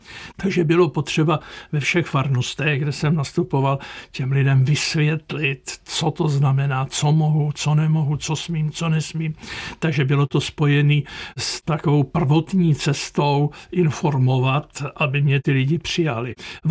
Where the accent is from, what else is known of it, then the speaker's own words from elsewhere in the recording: South Bohemian Region, Czechia; já jsem z Českobudějovického revíru